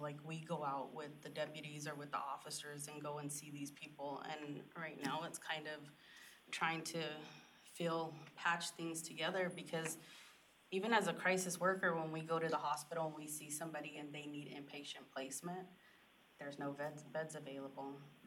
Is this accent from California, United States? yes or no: no; Arizona, United States; So I'm from Arizona. That's where I work crisis, and I worked in another little rural town in Arizona